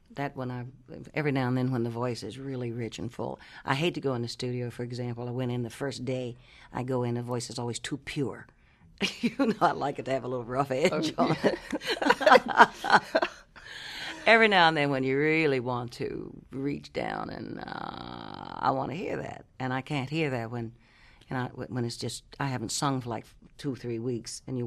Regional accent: Columbus, Ohio, United States; I'm from Ohio, Columbus, Ohio.

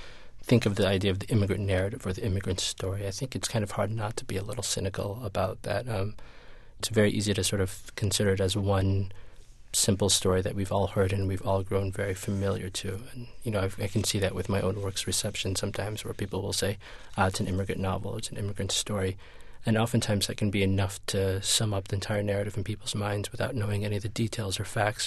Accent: Peoria, Illinois, United States; For me, the particularities of growing up in Peoria were the things I kind of needed to actually ground and root the novel in my head.

